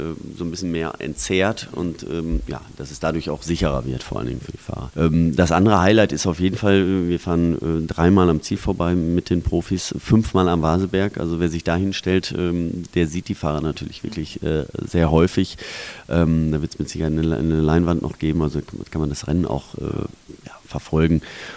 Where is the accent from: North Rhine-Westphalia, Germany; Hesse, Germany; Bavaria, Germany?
North Rhine-Westphalia, Germany; Münster; born there; Ich komme gebürtig aus Münster, das war auch nicht so weit.